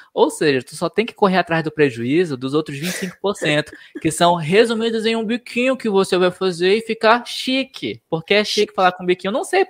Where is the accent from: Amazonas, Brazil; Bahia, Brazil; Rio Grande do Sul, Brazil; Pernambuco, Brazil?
Amazonas, Brazil; Olha aí, gente, lá do interior da minha terra.